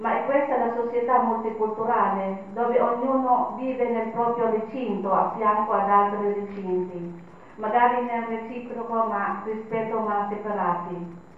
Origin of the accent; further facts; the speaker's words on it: Philippines; Italian is a second language; now in Italy; E io, arrivata in Italia, che non sapevo quasi nulla della politica perfino del mio paese, dove nella mia casa si stava con Marcos perché mio padre stava con il dittatore.